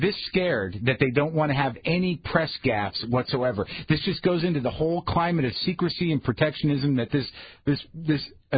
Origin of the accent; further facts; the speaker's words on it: New Mexico, United States; In Rio Rancho, New Mexico, my home state